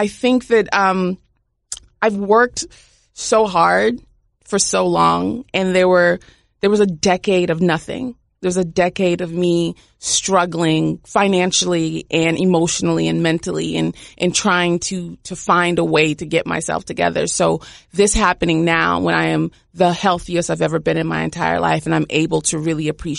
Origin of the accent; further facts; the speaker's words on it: Nigeria; I'm going back as a tourist. I have my blue passport. I'm not going back as a Nigerian because I refuse.